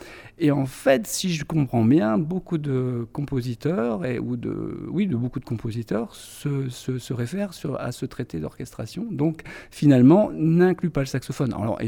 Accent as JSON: {"language": "French", "town": "Sin-le-Noble", "region": "Hauts-de-France", "country": "France", "tie": "born or raised there", "said": "J'ai vécu toute mon enfance à Saint-Lenoble, Donc voilà, je suis allé au collège, etc., aux écoles de Saint-Lenoble, ensuite à Douai, et j'ai fait mes études de musique à Douai."}